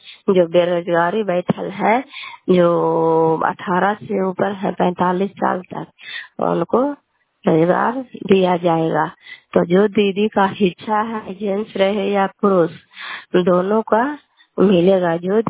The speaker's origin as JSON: {"language": "Hindi", "town": "Kalyanpur", "region": "Bihar", "country": "India", "said": "घर कल्याणपुर वाली बेलछी पंचायत पर खंडचंदी जिला लालंदा का निवासी हूँ।"}